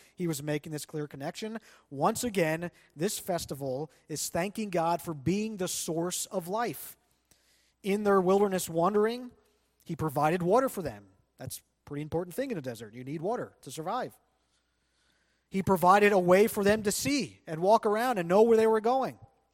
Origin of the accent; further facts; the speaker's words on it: Pennsylvania, United States; we still live in farm country. There's lots of fields around here. I grew up in Lancaster County.